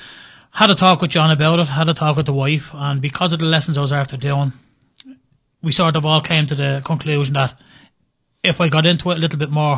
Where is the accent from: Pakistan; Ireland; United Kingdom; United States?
Ireland; Dublin, Leinster; I'm from Ballyfermot in Dublin